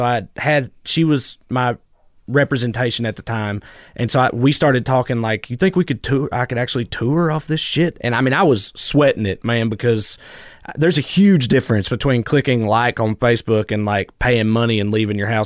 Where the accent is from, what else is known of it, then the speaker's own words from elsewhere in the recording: Salina, Kansas, United States; like my hometown, Salina, for yeah. example, you know, I mean, there's a lot of people praying for me, you know what I mean, back home.